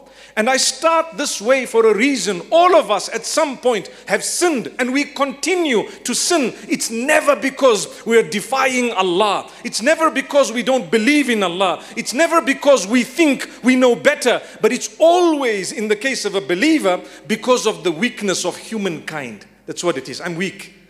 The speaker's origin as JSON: {"language": "English", "country": "Zimbabwe", "said": "I'm from Zimbabwe, by the way, not from South Africa."}